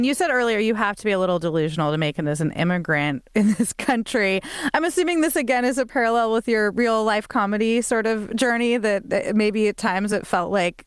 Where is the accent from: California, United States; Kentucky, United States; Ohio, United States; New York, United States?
California, United States; San Diego; The Dodgers made an eighth-inning comeback to beat my hometown San Diego Padres in the first of a two-game regular season series.